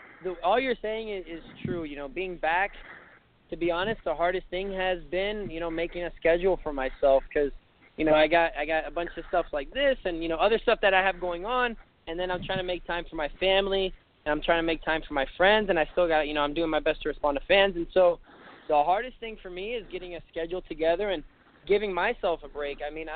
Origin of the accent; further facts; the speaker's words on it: Slidell, Louisiana, United States; I just think I'm the kid from Slidell. I'm the nobody kid manager from Slidell